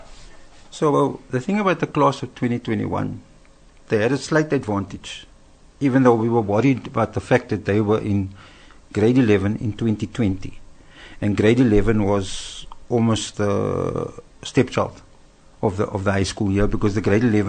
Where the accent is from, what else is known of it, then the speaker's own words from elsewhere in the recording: Cape Town, Western Cape, South Africa; I grew up in Cape Town, I'm a Cape Town boy, and so the climate's moderate